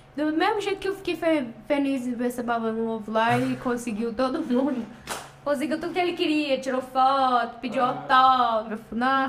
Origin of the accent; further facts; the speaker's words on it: United States; Pra quem conhece, sabe que a gente é dos Estados Unidos.